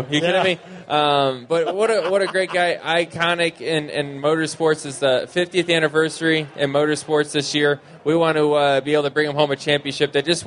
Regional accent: Middletown, Connecticut, United States; I'm from Middletown, Connecticut.

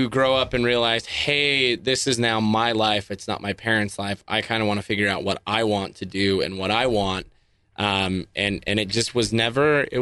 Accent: Kaysville, Utah, United States; Yeah. Born and raised Kaysville, Davis County area.

